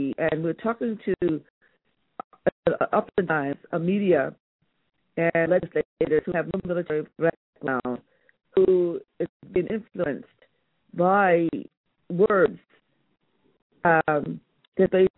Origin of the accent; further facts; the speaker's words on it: Philadelphia, Pennsylvania, United States; I come from the Philadelphia, Pennsylvania